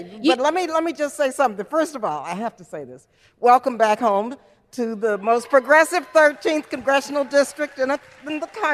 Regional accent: El Paso, Texas, United States; Well, Melissa, I was born and raised in El Paso, Texas, but my grandfather was born in Galveston, Texas, and he helped raise me in El Paso.

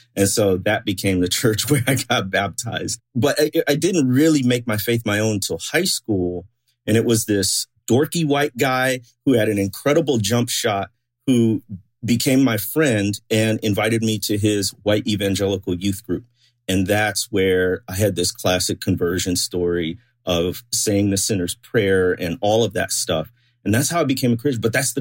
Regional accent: Chicago, Illinois, United States; So I grew up in the Chicago area. And what was so interesting about that is I grew up in a very multi-ethnic context.

